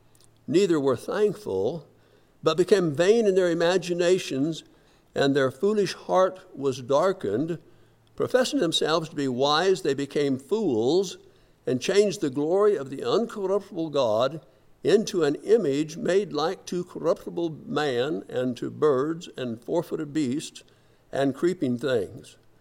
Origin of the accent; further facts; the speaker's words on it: Colorado, United States; And I was raised in Colorado, and I remember the first time we had a television.